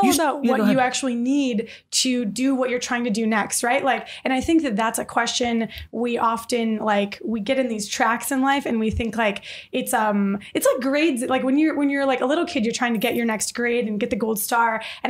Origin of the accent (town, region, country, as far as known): Detroit, Michigan, United States; born or raised there